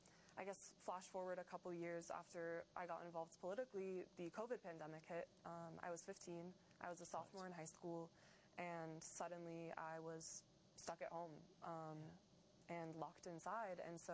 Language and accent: English; United States; born or raised there